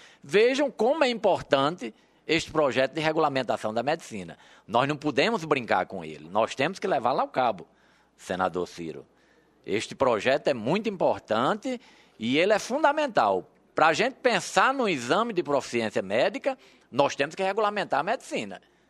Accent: Rio Grande do Norte, Brazil; Eu sou do Rio Grande do Norte

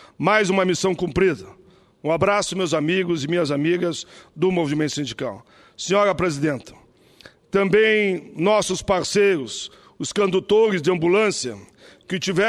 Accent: Caxias do Sul, Rio Grande do Sul, Brazil; born there; a minha ligação de Canoas é quase de berço. Claro, nasci em Caxias do Sul, onde me formei e tenho por Caxias um enorme carinho.

